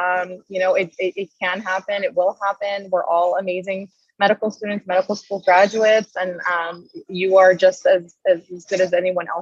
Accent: Los Angeles, California, United States; I was born and raised in Los Angeles, so this is like my home.

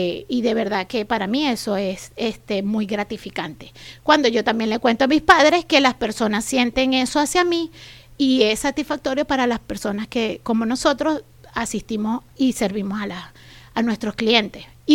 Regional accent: Venezuela; En mi país, en Venezuela, era agente de seguros durante 6 años

